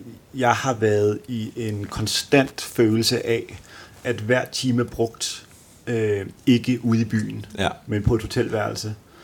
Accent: Copenhagen, Capital Region of Denmark, Denmark; Altså, vi havde ikke nødvendigvis mødtes med Thomas og Anne, hvis vi bare havde været hjemme i København alle sammen.

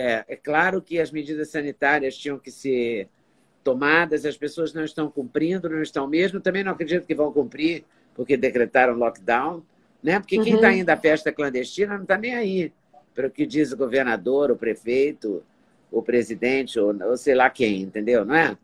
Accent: Juiz de Fora, Minas Gerais, Brazil; eu comecei a minha carreira de repórter cobrindo a 4ª Região Militar em Juiz de Fora, de onde eu venho, de onde eu nasci.

